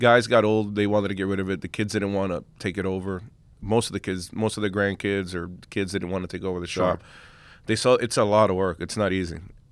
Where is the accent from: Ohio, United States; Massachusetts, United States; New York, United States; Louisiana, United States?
New York, United States; Long Island City; I grew up in Uptown, in Queens, Long Island City in Uptown.